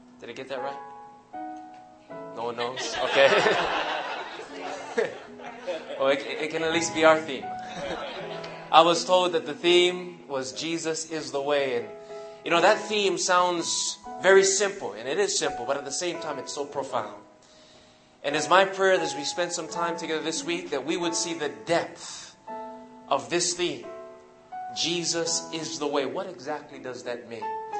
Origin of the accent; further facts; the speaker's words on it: Hawaii, United States; You know, growing up in Hawaii, Hawaii is known for being a melting pot of all types of different nationalities.